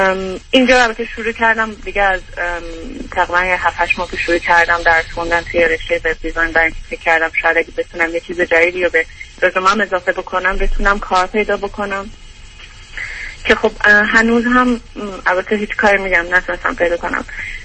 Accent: Iran; now in United States; از ایران اومدم.

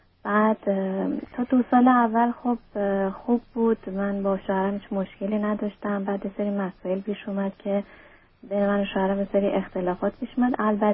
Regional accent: Iran; moved away; بعد برصد از ایران خارج شدم، اومدم حالا از طریق مکزیکو اومدم اینجا

